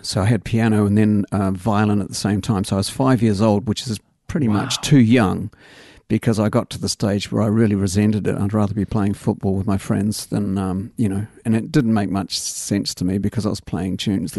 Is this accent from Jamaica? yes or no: no; England, United Kingdom; Probably in childhood, growing up in England